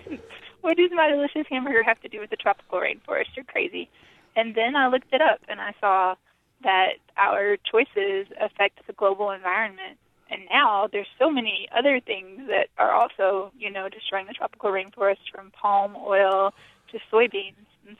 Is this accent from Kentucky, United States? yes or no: yes; Kentucky, United States; I grew up in the most beautiful place. I grew up in Appalachia in southeastern Kentucky, just surrounded by all kinds of wild animals